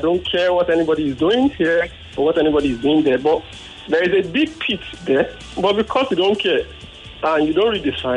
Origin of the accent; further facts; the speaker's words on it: Lagos, Nigeria; from Ojudebrega.